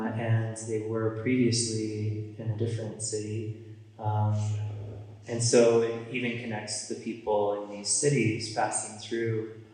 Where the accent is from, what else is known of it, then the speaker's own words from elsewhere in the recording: Carbondale, Colorado, United States; I grew up in Carbondale with KDNK